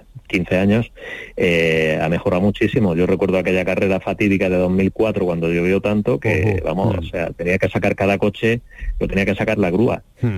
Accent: Jerez de la Frontera, Andalusia, Spain; Yo creo que Jerez, para mí, es la carrera, no solo porque es mi tierra

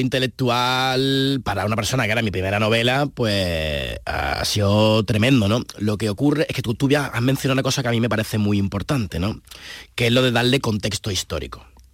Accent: Andalusia, Spain; accent: Andalusian; habla andaluza. Eso de inicialmente, ¿no? Lo siento mucho, yo hablo así.

